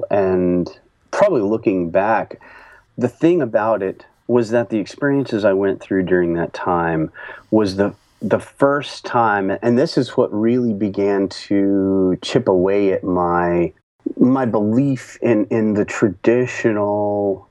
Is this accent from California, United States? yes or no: no; Baytown, Texas, United States; In a suburb of Houston, in Baytown.